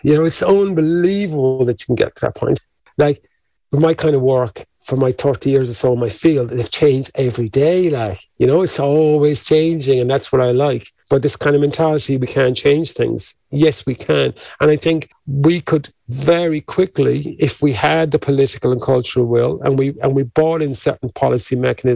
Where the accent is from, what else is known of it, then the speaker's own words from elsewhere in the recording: Munster, Ireland; I'm from rural Ireland. I'm from the Cork-Kerry border. My mom's from Kerry. My dad's from, my dad died recently, but he's from Cork.